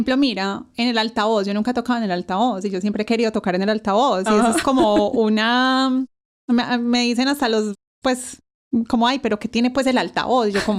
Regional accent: Colombia; uno piensa, pues eso puede ser algo muy de nosotros, como latino, colombianos, muy cultural, muy, muy latino.

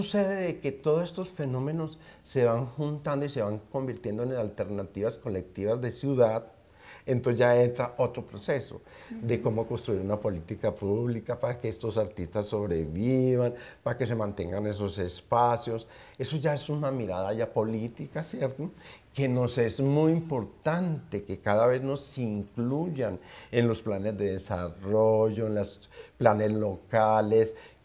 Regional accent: Antioquia, Colombia; Yo nací en el Bosque de la Independencia y viví hasta los 12 años ahí.

